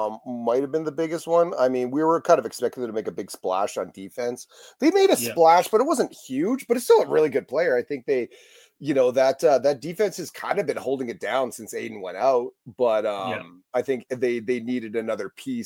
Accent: Winnipeg, Manitoba, Canada; I got some homies in Montreal, but you know, I'm from Winnipeg.

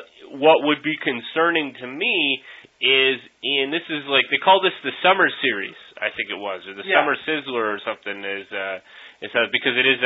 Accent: Canada; I'm Canadian.

